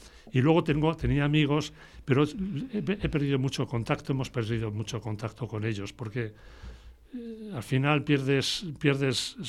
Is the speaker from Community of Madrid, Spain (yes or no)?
yes; Madrid, Community of Madrid, Spain; Nací y he vivido siempre en Madrid.